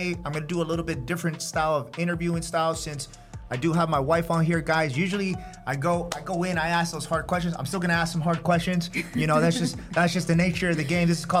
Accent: California, United States; As you guys know, I'm former law enforcement, and we're both from California.

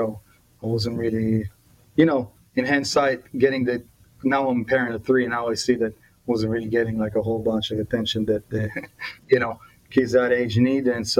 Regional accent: Mombasa, Coast, Kenya; English is a second language; also born or lived in Nairobi; I was lucky enough to be in a British school as a child in Kenya. You know, I was raised in Mombasa, then Nairobi.

